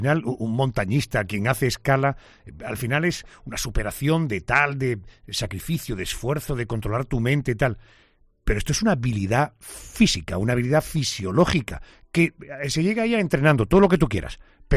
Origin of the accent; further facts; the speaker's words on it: Andalusia, Spain; No soy un andaluz típico que tenga una gracia natural.